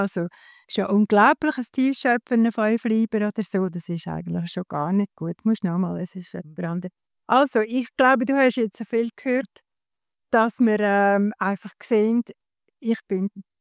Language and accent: German; Switzerland; wir sind hier als Schweizer